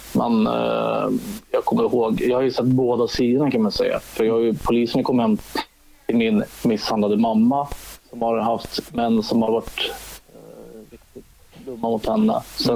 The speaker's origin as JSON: {"language": "Swedish", "town": "Salem", "region": "Stockholm County", "country": "Sweden", "tie": "born or raised there", "said": "Nej, jag är uppvuxen i Salem, söder om Stockholm."}